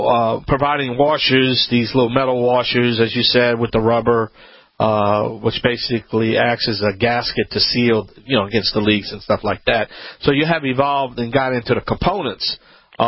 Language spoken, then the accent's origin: English; Louisiana, United States; I am a Cajun original, that's right.